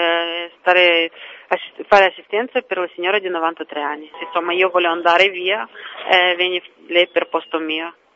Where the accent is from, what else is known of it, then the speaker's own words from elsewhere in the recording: Chișinău, Moldova; io vengo da Chișinău, Moldavia, Chișinău.